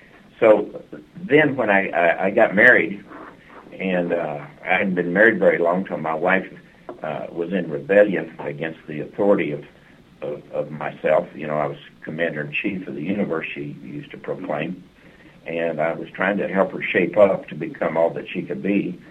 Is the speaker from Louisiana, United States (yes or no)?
no; New Mexico, United States; Well, I grew up in a rural area of New Mexico, in Lincoln County, New Mexico, home of Smokey the Bear and the White Mountain ski area and the Ridosa Downs